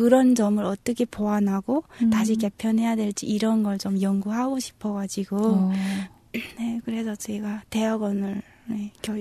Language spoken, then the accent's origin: Korean; North Korea; now in South Korea; 나처럼 북한에서 왔어도